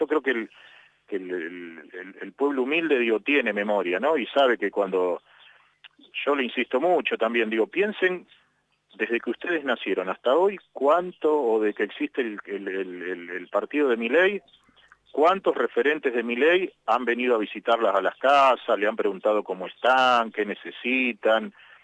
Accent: Buenos Aires, Argentina; moved away; yo soy de Buenos Aires, ¿no? Vine ahora el año que viene, hace 20 años que vivo aquí.

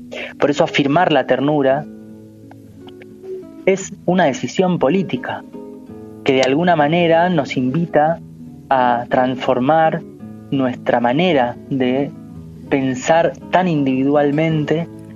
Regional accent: Argentina

